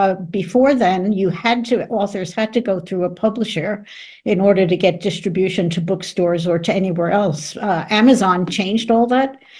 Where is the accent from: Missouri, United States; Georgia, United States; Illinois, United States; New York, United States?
New York, United States; I grew up in New York, and I was going out on job interviews after getting out of school